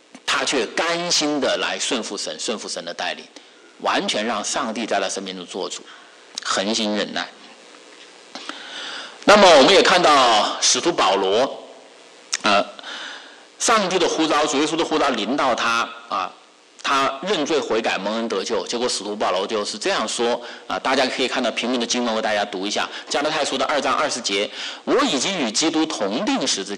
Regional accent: Wuhan, Hubei, China; 很多弟兄姊妹也知道我是来自于中国武汉啊。那么很多年前我在中国大陆中国武汉迦南教会服侍的时候

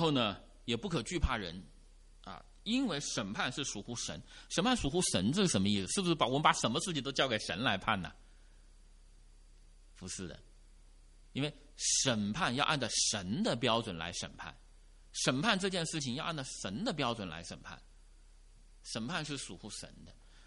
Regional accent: China; 就说按我们中国人的话说，就是什么呢？法大于情啊，法大于情。

